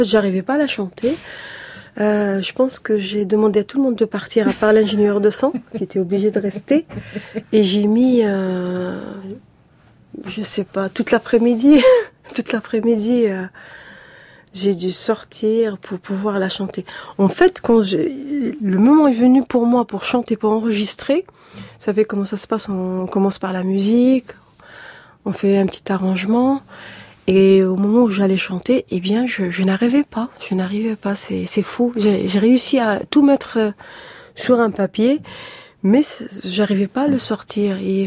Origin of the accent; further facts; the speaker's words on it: Algeria; on est des Algériens. On a le passé qu'on a eu, mais il faut pas occulter quand même nos racines et surtout la culture berbère.